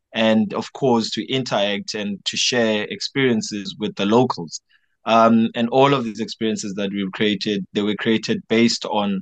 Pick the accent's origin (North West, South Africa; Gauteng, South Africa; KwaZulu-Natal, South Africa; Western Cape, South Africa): Western Cape, South Africa; Khayelitsha; a part of me growing up in Ekhayelitsha, where I was actively involved in sports.